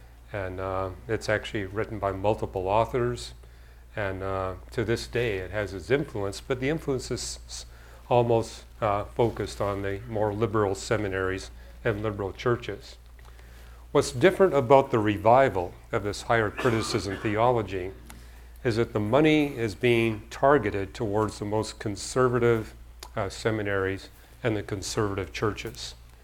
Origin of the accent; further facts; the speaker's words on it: Canada; I had some credibility as a Canadian, because I got to share with them, my story of coming to Christ in Canada